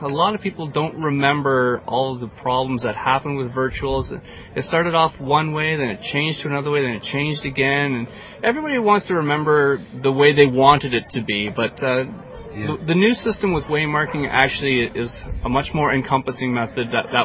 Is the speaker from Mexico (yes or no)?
no; St. Catharines, Ontario, Canada; From St. Catharines.